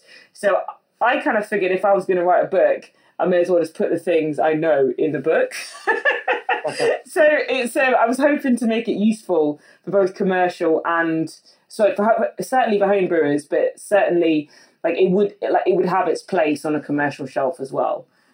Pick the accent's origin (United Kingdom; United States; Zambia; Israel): United Kingdom; West Midlands; So step one, I came from the Midlands next to Burton-on-Trent, which is already like, that's kind of like Mecca for beer in the UK.